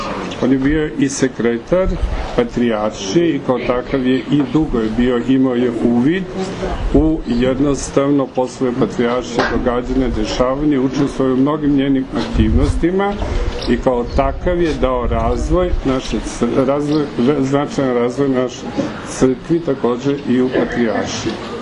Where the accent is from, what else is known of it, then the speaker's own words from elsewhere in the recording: Niš, Southern and Eastern Serbia, Serbia; born there; ja sam rođen u Nišu, profesor sam na Prirodnom matematičkom fakultetu u Nišu